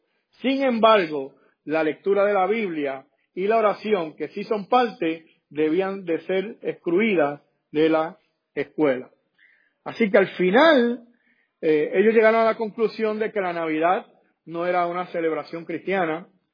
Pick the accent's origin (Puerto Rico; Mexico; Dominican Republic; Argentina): Puerto Rico; yo soy de Puerto Rico y yo no sé, ¿verdad?, si mis hermanos dominicanos hacen parranda, pero en Puerto Rico eso es algo que la gente celebra.